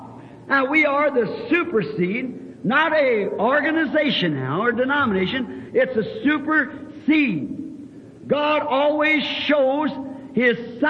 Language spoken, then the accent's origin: English; Ireland; I said, my background, I'm an Irishman. My background was Catholic.